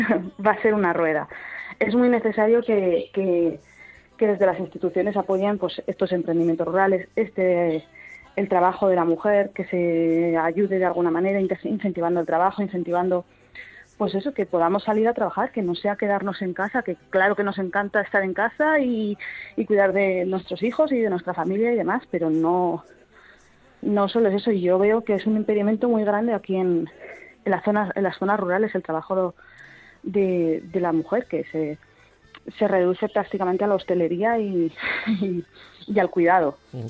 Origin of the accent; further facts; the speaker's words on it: Zaragoza, Aragon, Spain; born there; Bueno, a ver, yo soy nacida en Zaragoza.